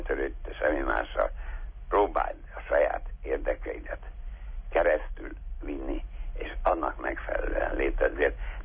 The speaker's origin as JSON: {"language": "Hungarian", "region": "Budapest", "country": "Hungary", "tie": "born or raised there", "said": "amikor én, mint pesti zsidó kisfiú, hát üldözött voltam"}